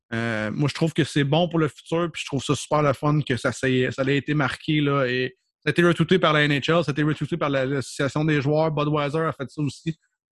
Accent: Quebec, Canada; c'est pas parce qu'on est du Québec

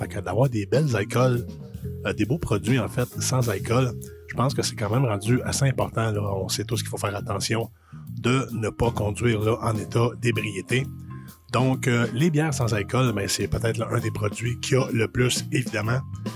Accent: Farnham, Quebec, Canada; de ma région natale, là, dans les cantons de l'Est, donc dans la ville de Farnham.

